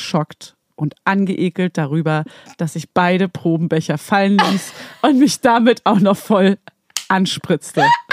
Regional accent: Austria; now in Germany; So nennt man es bei uns in Österreich, ja hier auch in Deutschland.

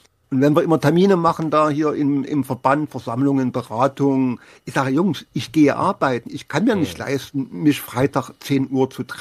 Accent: East Germany, Germany; Also ich bin ja ein Kind des Ostens

